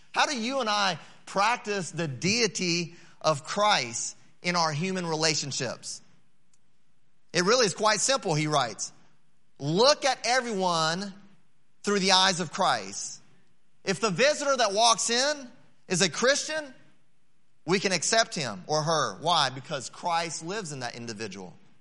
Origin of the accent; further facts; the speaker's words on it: Belmont, North Carolina, United States; also born or lived in California; In the middle of my second grade year, my family and I, we moved from California to North Carolina. And that's where I grew up. I grew up in a little town called Belmont, just right outside of Charlotte.